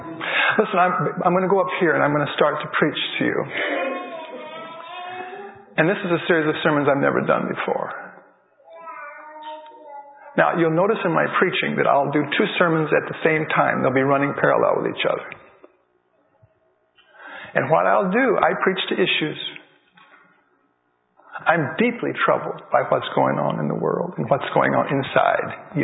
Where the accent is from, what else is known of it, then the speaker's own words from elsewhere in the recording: Florida, United States; I'm from Florida. And I work for the Florida Conference.